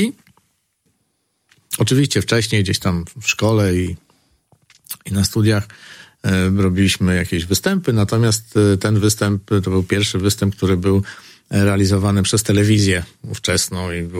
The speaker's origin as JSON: {"language": "Polish", "town": "Mrągowo", "region": "Warmian-Masurian Voivodeship", "country": "Poland", "tie": "born or raised there", "lives_now": "Suwałki, Poland", "said": "Przyjechałem z Mrągowa. Moje miasto rodzinne to Mrągowo. Po podróżach po Giżycku-Olsztynie na stałe zameldowałem się w Suwałkach. Tutaj też byłem w wojsku"}